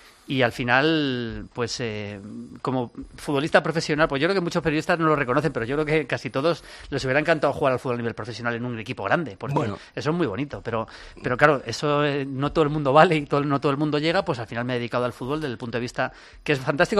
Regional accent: Madrid, Community of Madrid, Spain; Sí, yo soy de Madrid. Mis padres son de Madrid. Y tres de mis cuatro abuelos son de Madrid.

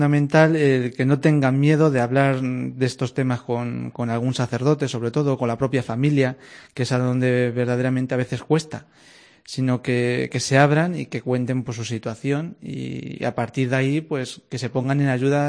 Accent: Mejorada, Castilla-La Mancha, Spain; also born or lived in Talavera de la Reina; Soy de Mejorada, nacido principalmente en Talavera, pero prácticamente mi vida de fe y sacramental es en la parroquia de Mejorada. De hecho, allí es a donde vivo ahora.

